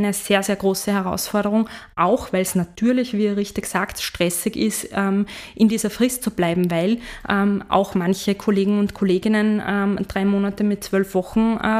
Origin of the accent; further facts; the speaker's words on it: Salzburg, Austria; ich komme ursprünglich aus Salzburg, und wie ich groß geworden bin, in die Schule gegangen bin